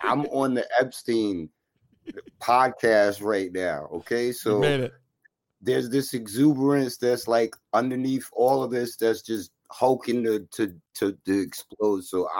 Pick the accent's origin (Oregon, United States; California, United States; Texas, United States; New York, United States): New York, United States; Flushing; I grew up in Flushing